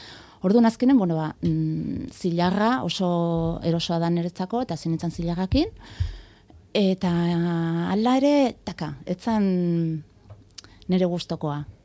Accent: Tolosa, Basque Country, Spain; nire kasun karo ni Tolosakoa naiz

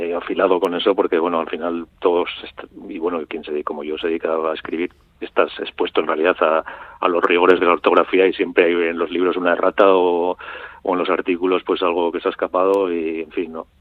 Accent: Navarre, Spain; Como soy navarro, pues eso...

